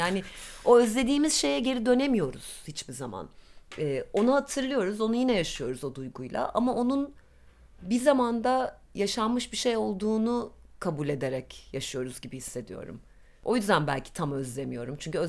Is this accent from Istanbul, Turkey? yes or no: yes; Istanbul, Turkey; Ben Beyoğlu'nda büyüdüm. İlkokuldan itibaren Cihangir'de yaşıyordum.